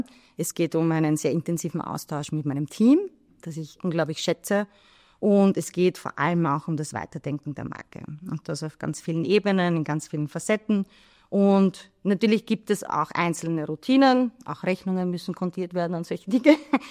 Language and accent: German; Burgenland, Austria; ich bin schon im Wasser aufgewachsen, am schönen Neusiedlersee.